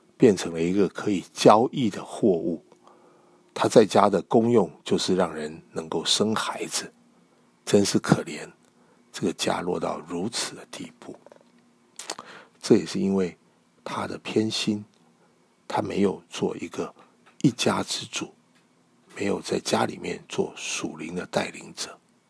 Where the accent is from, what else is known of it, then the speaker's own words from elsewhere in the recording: China; 在希伯来文化里面，取名字非常的重要，就和我们中国人一样